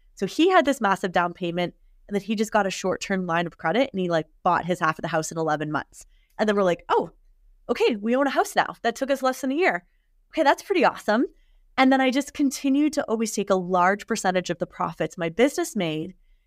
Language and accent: English; Canada; So we're Canadian, we got loonies.